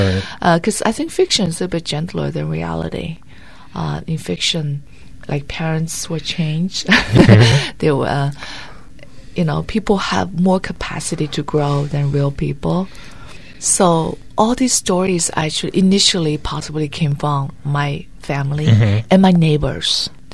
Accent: Yangzhou, Jiangsu, China; English is a second language; That book was set in Nanjing, but I grew up in Yangzhou. That's a city 4 hours away by bus.

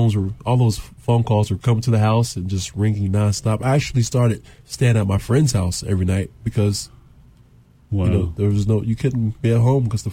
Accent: Evansville, Indiana, United States; I grew up in Evansville, Indiana, right on the border of Kentucky.

